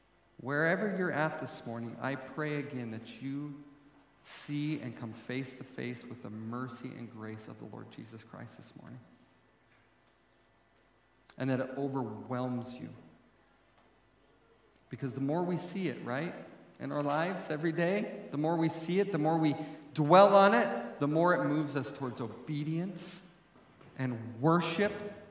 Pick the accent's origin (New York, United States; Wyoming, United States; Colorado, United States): Wyoming, United States; Because I actually never wanted to go back to Wyoming, especially my hometown.